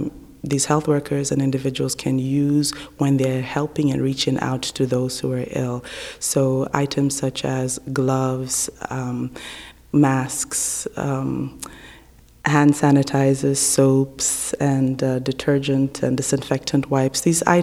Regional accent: Benin; English is a second language; We come from Africa. Some of us come from the country, Sierra Leone. Others come from neighboring countries. I myself come from Benin, which is a few countries away from Sierra Leone.

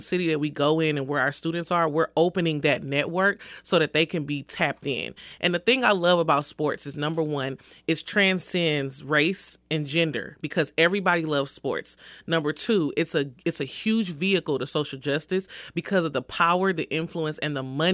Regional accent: St. Louis, Missouri, United States; now in Kansas City, United States; I'm from St. Louis, Missouri, so I've been in Kansas City for 6 years, but St. Louis is my home

